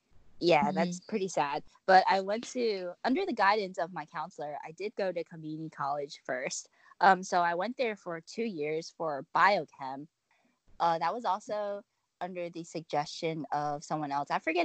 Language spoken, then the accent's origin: English; Oregon, United States; moved away as an adult; also born or lived in New York City; now in Philadelphia, United States; so I was born in New York City, and then towards the end of my elementary school years, I moved to Oregon, and then I finished my elementary school and middle school there, and then I went to Philadelphia